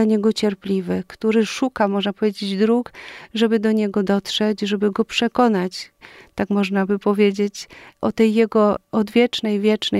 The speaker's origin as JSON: {"language": "Polish", "town": "Niegowa", "region": "Silesian Voivodeship", "country": "Poland", "said": "Ponieważ pochodzę z Niegowa, to jest miejsce"}